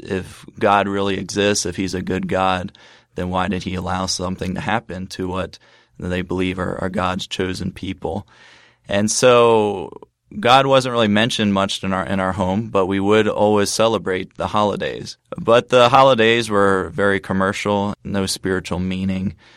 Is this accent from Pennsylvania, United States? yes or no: yes; Lancaster, Pennsylvania, United States; I'm originally from the Lancaster, Pennsylvania area, the home of Amish country.